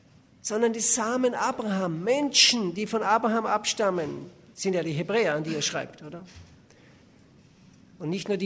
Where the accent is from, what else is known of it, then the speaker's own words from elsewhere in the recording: Switzerland; Bei uns in der Schweiz ist das Ganze in großer Mode.